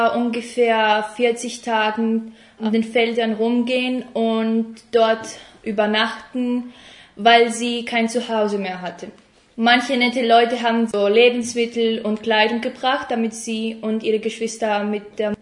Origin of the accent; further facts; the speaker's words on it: Greece; also born or lived in Germany; bin aus Griechenland und Deutschland.